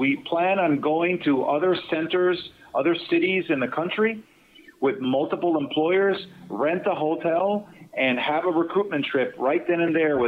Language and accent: English; Venezuela; moved away; I grew up in South America and Venezuela. And as a person that grew up in the tropics, let me tell you, I do miss the tropical weather.